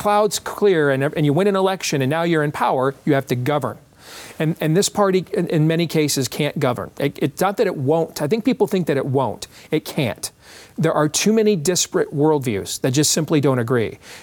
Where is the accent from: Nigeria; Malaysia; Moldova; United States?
United States; Iowa; And I look at my home state, there's a new congresswoman named Marionette Miller Meeks.